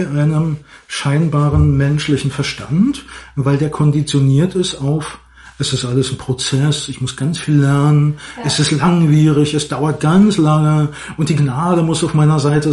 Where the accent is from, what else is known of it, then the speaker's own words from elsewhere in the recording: Berlin, Germany; kam mir so ein Einfall als Berliner